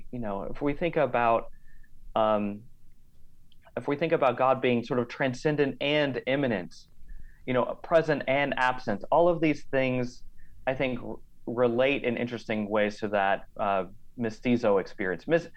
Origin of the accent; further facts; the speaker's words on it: Colorado, United States; So I grew up in Colorado. There was a fairly significant Latina population there, as well as, you know, spent some time in New Mexico and so on.